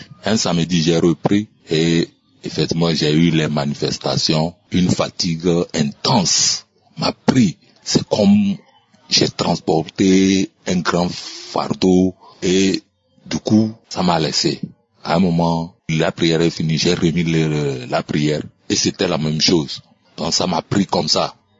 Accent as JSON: {"language": "French", "country": "Togo", "lives_now": "Accra, Ghana", "said": "je suis Togolais et je réside à Accra, une ville du Togo."}